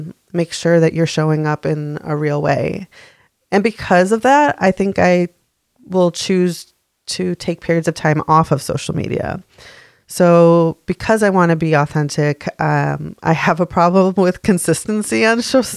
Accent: Rochester, New York, United States; I grew up in Rochester. My dad worked at Kodak.

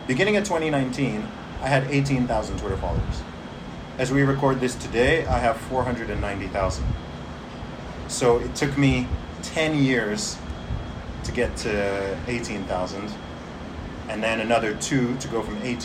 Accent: Saudi Arabia; I grew up in Saudi Arabia, so I'm not, you know, I don't have this notion of, oh, everywhere is a liberal democracy, etc.

